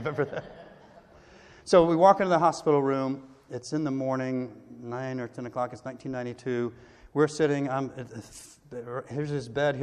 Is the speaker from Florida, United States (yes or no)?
yes; Neptune Beach, Florida, United States; I grew up in Neptune, Atlantic Beach.